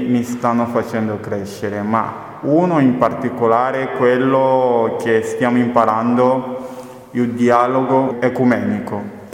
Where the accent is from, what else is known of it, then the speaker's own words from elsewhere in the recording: Angola; now in Italy; Non è che non mi trovi bene nel mio paese di provenienza, Angola